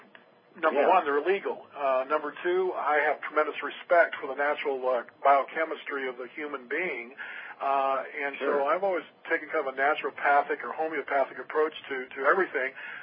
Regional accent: Washington, United States; like I was born and raised on the Olympic Peninsula in western Washington State.

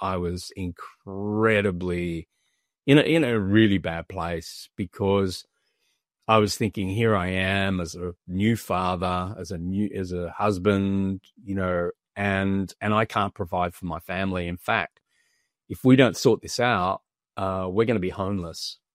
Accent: Melbourne, Victoria, Australia; born there; my parents were German and I was the very first child that was actually born in another country. I was born in Australia in Melbourne.

